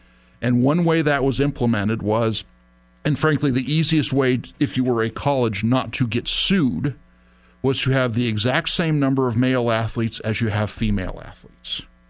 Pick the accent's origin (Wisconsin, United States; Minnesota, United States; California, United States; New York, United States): California, United States; San Diego; I grew up down in San Diego. My father is an alumni of San Diego State University.